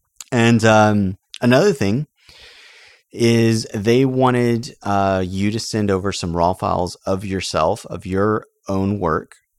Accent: San Antonio, Texas, United States; now in Waco, United States; when my wife and I moved to Waco, we're originally from San Antonio, I still stayed San Antonio based.

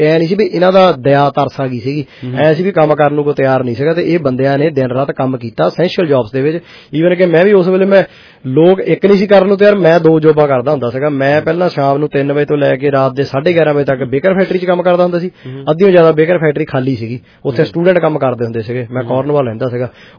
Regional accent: Nawanshahr, Punjab, India; ਮੈਂ ਨਵੇਂ ਸ਼ਹਿਰ ਤੋਂ ਆ, ਸਾਡੇ ਸ਼ਹਿਰ ਦੇ ਵੀ ਇੱਕ ਦੋ ਹੈਗੇ ਨੇ

